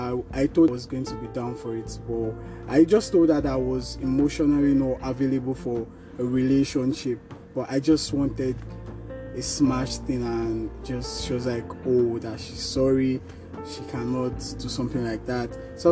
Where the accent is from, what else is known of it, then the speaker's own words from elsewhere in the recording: Lagos, Nigeria; Yeah, I'm a Lagos boy. I was born and brought up in Lagos, Surulere. So we moved out from Surulere to Ikeja or so. So I'm used to Lagos lifestyle.